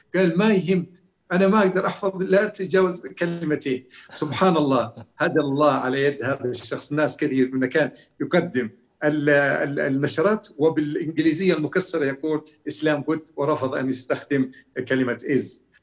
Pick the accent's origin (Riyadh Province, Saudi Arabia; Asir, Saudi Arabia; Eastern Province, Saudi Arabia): Asir, Saudi Arabia; Abha; born there; ولدت في مدينة أبها 1371-1952